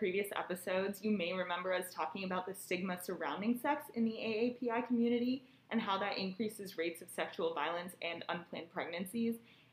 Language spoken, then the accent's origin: English; Salt Lake City, Utah, United States; I'm from Salt Lake City, Utah.